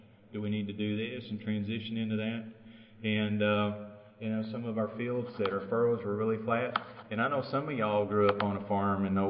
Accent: High Plains, United States; I know the Mid-South is a lot different than they are on the high plains where I grew up and over in Oklahoma.

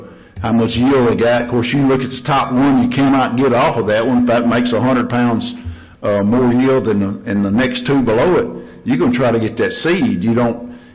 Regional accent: Tennessee, United States; and I'm from West Tennessee

